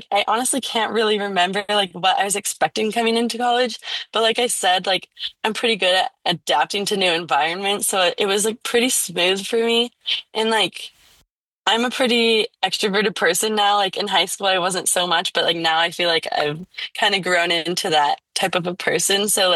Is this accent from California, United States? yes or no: yes; California, United States; I definitely want to stay inside California because I'm from Orange County.